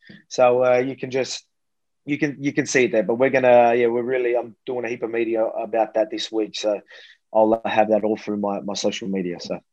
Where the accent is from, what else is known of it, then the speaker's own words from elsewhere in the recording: Australia; I'm just a Aussie bogan. You can call me a bogan or a larrikin or whatever it is